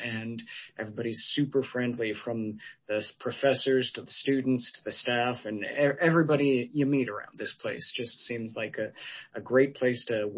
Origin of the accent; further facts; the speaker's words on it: Nebraska, United States; I grew up in small town, big town. It depends on your definition of these things. Small town, Nebraska.